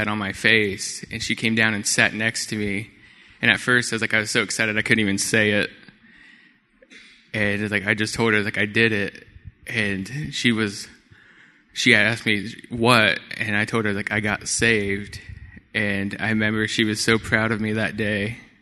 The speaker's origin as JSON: {"language": "English", "country": "United States", "first_language": "Comanche", "said": "That is me speaking and introducing myself in my native language, which is Comanche."}